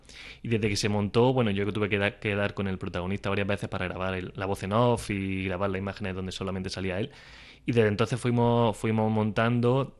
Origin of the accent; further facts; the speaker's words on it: Santa María del Águila, Andalusia, Spain; Yo soy de Santa María del Águila.